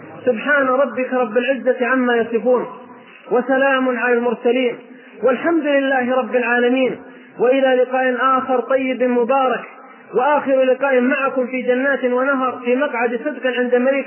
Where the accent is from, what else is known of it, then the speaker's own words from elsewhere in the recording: Abha, Asir, Saudi Arabia; فنحن أبناء الجنوب في أبها وما جاور أبها